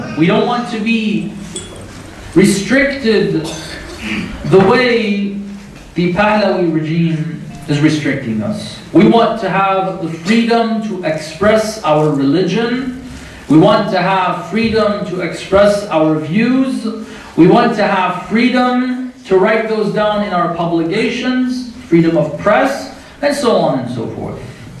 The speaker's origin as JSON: {"language": "English", "country": "United States", "said": "Again, I'm from America, so I can say this about my country."}